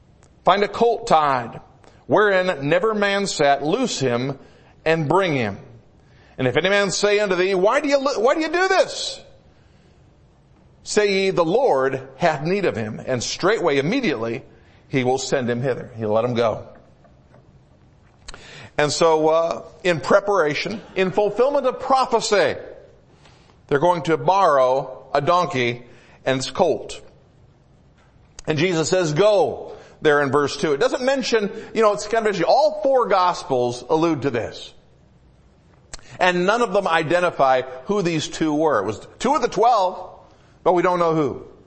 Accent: Midwest, United States; I grew up in the Midwest.

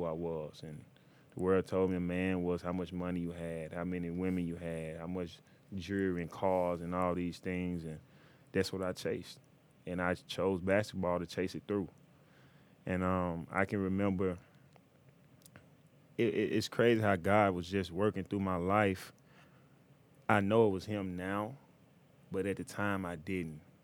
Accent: Memphis, Tennessee, United States; I'm from Memphis, and I grew up in the inner city, and my dad wasn't around.

